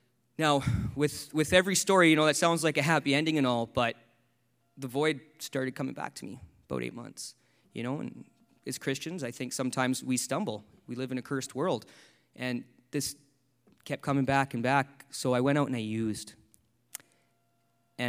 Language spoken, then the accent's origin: English; British Columbia, Canada; moved away as an adult; now in Halifax, Canada; As I said earlier, I'm from British Columbia. I moved all the way to Halifax with a girl I was dating from high school.